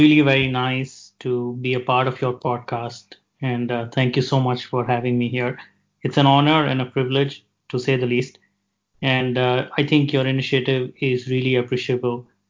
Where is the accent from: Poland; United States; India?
India; born there; So, you know, I was born in India, in a small city, which, you know, was far away from a metro culture.